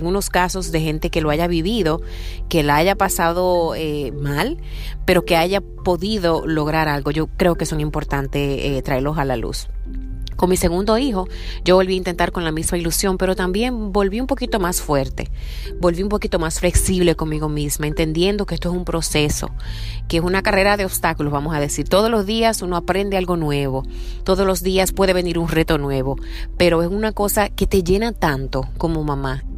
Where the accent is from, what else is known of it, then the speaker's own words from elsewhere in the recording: Dominican Republic; now in Seattle, United States; Soy dominicana y vivo en Seattle